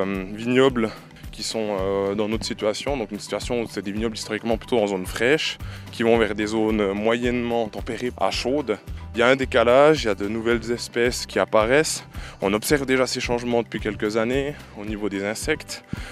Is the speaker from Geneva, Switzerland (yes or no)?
no; Jura, Switzerland; D'origine, je suis jurassien.